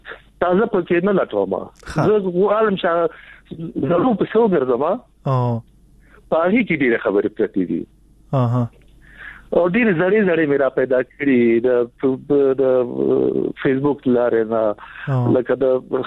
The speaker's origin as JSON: {"language": "Pashto", "region": "Nangarhar", "country": "Afghanistan", "said": "زه د ننګرهار یم"}